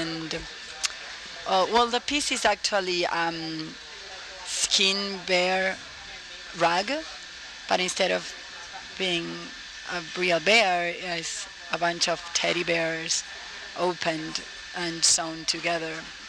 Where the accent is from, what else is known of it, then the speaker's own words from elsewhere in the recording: Buenos Aires, Argentina; moved away as an adult; now in Miami, United States; I was raised in Buenos Aires. I arrived to Miami by kind of coincidence for personal matters 4 years ago